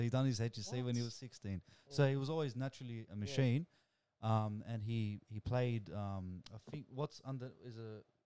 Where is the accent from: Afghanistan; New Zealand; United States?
New Zealand; Canterbury; And I grew up in the Canterbury region